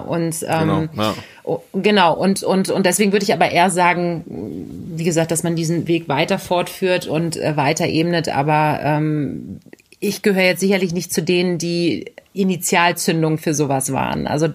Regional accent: Berlin, Germany; ich bin ein Berliner Kind des Westens sozusagen und das war die Hertha. Ich bin auch in der Nähe vom Stadion groß geworden

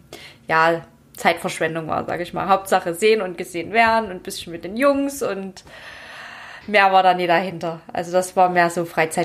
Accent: Dresden, Saxony, Germany; born there; ich bin 30 Jahre alt. Ich bin geboren in Dresden.

